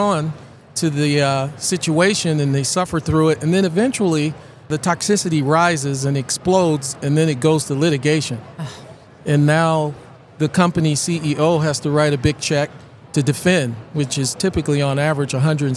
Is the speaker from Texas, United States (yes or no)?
yes; Dallas, Texas, United States; And of course, I'm from Dallas, Texas.